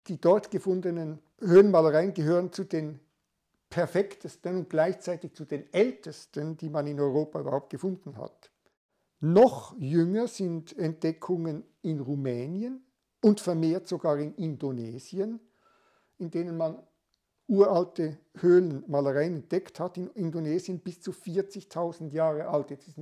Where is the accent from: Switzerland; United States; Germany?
Switzerland; ich bin Schweizer